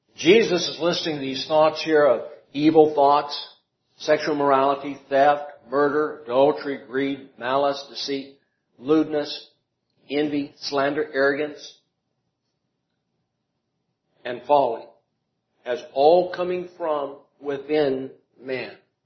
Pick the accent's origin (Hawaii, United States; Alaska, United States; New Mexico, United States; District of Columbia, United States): New Mexico, United States; Gallup; born there; I am a Galupian. Sorry? What does that mean? I was born in Gallup. I'm a New Mexican.